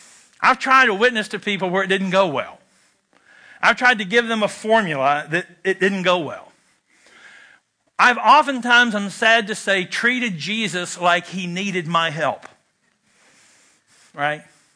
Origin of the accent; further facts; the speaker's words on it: Kentucky, United States; Now, see, I'm from Kentucky, where smoking is a spiritual gift.